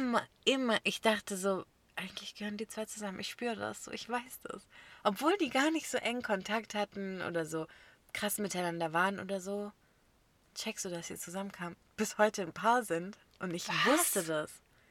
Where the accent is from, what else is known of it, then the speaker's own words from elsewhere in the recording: Bavaria, Germany; Ich komme aus Bayern.